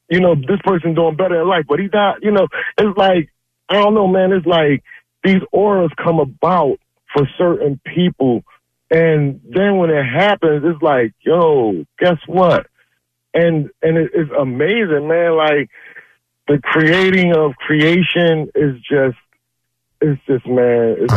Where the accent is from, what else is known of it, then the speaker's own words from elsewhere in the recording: Philadelphia, Pennsylvania, United States; But I'm from South Philly. I love basketball. I love football.